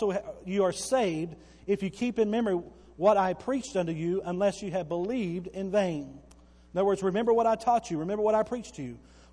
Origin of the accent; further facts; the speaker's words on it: Bowie, Texas, United States; I grew up in Bowie, Texas, all right? We were the Bowie Jackrabbits.